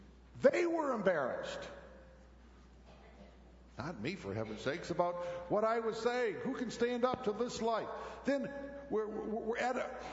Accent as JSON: {"language": "English", "town": "Midland", "region": "Michigan", "country": "United States", "tie": "born or raised there", "said": "I grew up in Midland. Stuff happened in Midland. I knew I had to go back to Midland and make some amends."}